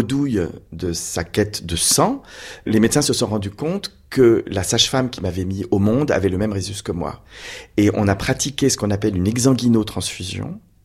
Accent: Brest, Brittany, France; born there; je suis né à Brest en 1957

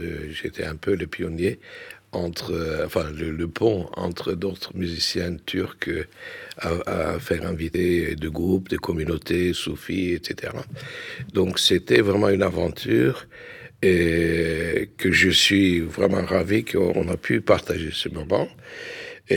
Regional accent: Istanbul, Turkey; Donc moi, quand même, je viens d'Istanbul, et mes frontières culturelles, ça va de l'Inde jusqu'au Balkan, n'est-ce pas?

